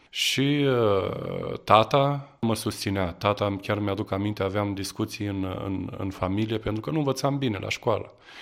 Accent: Galați, Galați County, Romania; sunt din Galați, sunt născut în Galați. Am crescut într-o familie, să spunem între ghilimele, ortodoxă, dar nepracticanți.

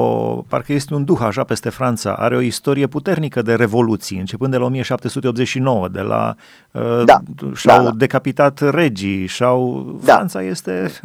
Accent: Romania; Noi înghițim multe. Zic, noi înghițim multe ca români.

